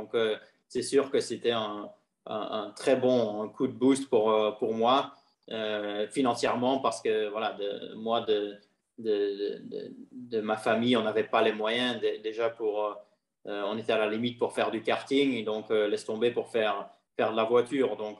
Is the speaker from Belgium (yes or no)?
yes; Belgium; j'ai eu l'opportunité d'y aller en tant que Belge d'un petit pays